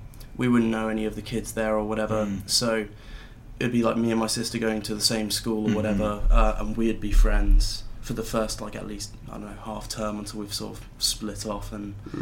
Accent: Watford, East of England, United Kingdom; born there; also born or lived in Philadelphia, United States; Yeah, I was born in Watford. Lived there the first few years of my life, and then went to nursery and like a bit of preschool and stuff in the States, around Philadelphia for a 3 year period, then went back to the UK for another 3 years

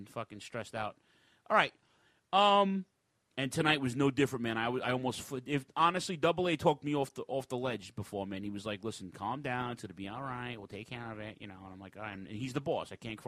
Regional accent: Queens, New York, United States; It's going to be at the Resorts World Casino in Queens, New York City, right in my backyard, my hometown.

